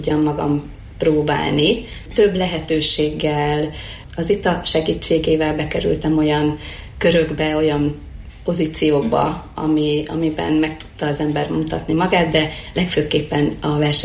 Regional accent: Békéscsaba, Békés, Hungary; Igen, én abszolút vidéki lány vagyok. Békéscsabáról jöttem, és én ott kezdtem el a kozmetikusi pályafutásomat.

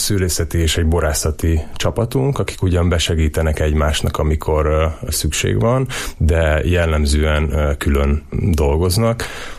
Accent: Eger, Heves, Hungary; Alapvetően egyébként egri vagyok, itt is születtem és itt is éltem, majdnem mindig, kivétel ez alól néhány év, amikor külföldön dolgoztam, de az utóbbi, majdnem 9 évben Tokajhegyalján dolgoztam, Erdőbényén egy kis borászatnál.

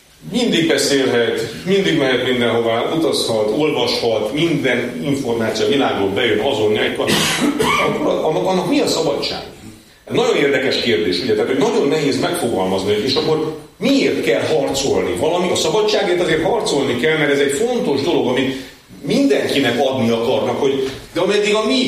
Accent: Transylvania, Romania; én Ceausescu diktatúrában nevelkedtem Erdélyben, Romániában, az egy kemény diktatúra volt.

